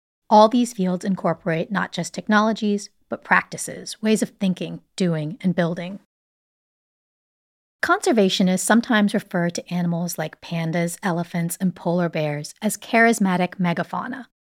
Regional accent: Canada; born there; I was born in Canada, but when I was 9, my family lived in Bhopal, India, in my father's family home for 6 months.

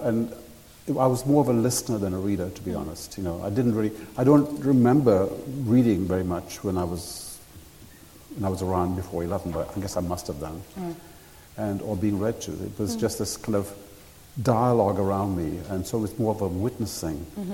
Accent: Sri Lanka; And, you know, I grew up in Sri Lanka, so naturally Westerns, for some strange reason, became a kind of mythology for me.

